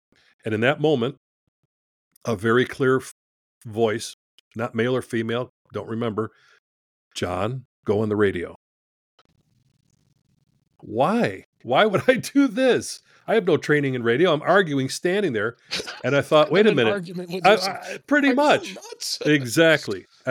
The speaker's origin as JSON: {"language": "English", "town": "Chicago", "region": "Illinois", "country": "United States", "said": "you should give me a year's contract because I'm from Chicago. That's what we say."}